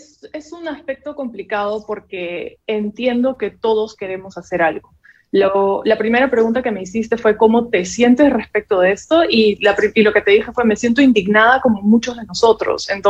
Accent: Peru; Realmente muestra la solidaridad que estamos siendo como peruanos

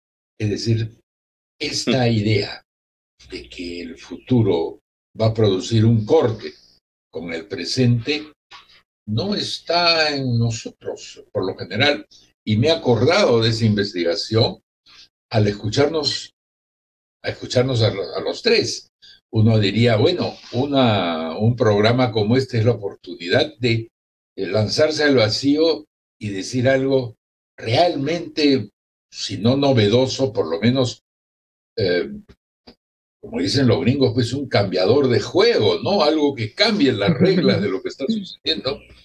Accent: Peru; Parece que soy, como tantos peruanos, más un presentista que un futurista.

